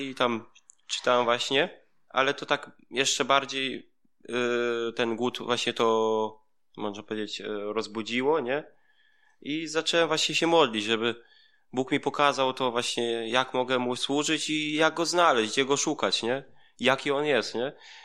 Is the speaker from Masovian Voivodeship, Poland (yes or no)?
no; Tropiszewo, Pomeranian Voivodeship, Poland; Ja pochodzę właśnie z Polski, spod Malborka, taka malutka wieś, Tropiszewo